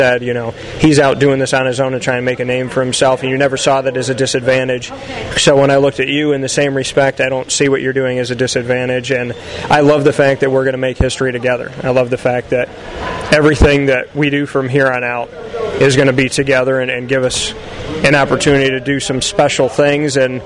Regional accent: Syracuse, New York, United States; I'm born and raised in Syracuse. I love the people here. I love the community here.

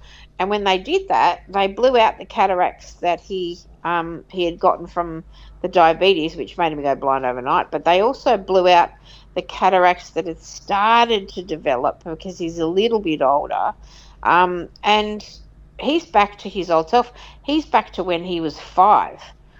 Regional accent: Australia; and as an Australian, I guess because we're so laid back, I might have found them rude

